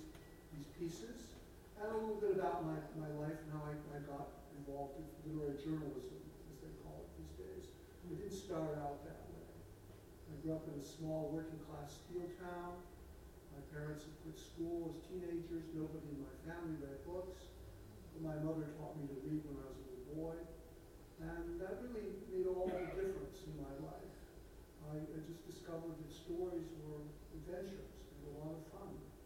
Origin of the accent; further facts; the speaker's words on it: Lorain, Ohio, United States; And we once had a conversation about growing up in Lorain, the National Book Festival. It's a classic blue-collar steel town. And it was a great place to grow up.